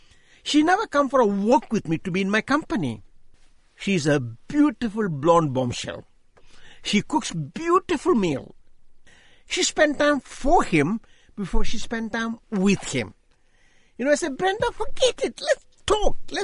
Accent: India; born there; I was born in India. I was brought up as a Hindu.

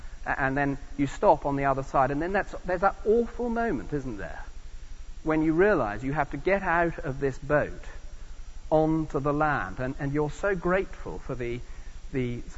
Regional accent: South West England, United Kingdom; I come from Cornwall down in the southwest

